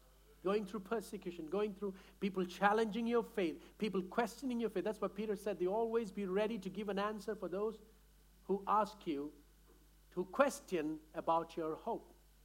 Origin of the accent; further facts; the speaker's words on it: India; I'm talking about because I come from India.